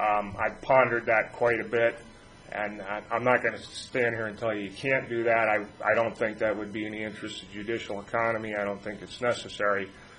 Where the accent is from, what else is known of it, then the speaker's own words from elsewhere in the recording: Fairbanks, Alaska, United States; I'm from Fairbanks and represent Mr. Zuber.